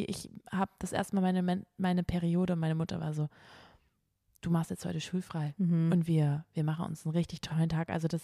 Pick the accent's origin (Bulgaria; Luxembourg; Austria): Luxembourg; Reisdorf; also born or lived in Hamburg / Cologne / France; ich habe diese Schreibmaschine von Reisdorf, meinem Heimatort, nach Hamburg, nach Köln, nach Frankreich und so weiter.